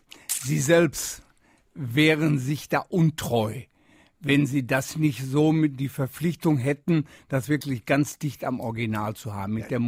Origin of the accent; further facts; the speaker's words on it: Wanne-Eickel, North Rhine-Westphalia, Germany; wenn du aus dem Kohlenpott kommst, so wie ich komme ja aus Wanne-Eickel.